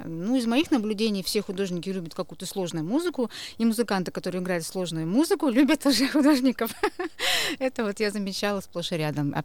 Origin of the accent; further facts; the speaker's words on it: Urals, Russia; у меня родственники там все, и мы вообще родом с Урала.